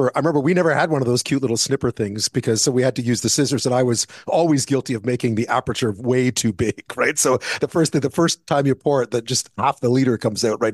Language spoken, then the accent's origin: English; Montreal, Quebec, Canada; I grew up in Montreal, Toronto has it as well.